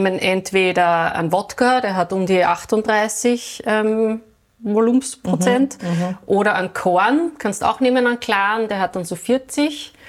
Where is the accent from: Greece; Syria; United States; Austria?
Austria; Styria; seitdem gibt es bei uns in der Steiermark, wo ich eigentlich herkomme, immer ein Eierlikör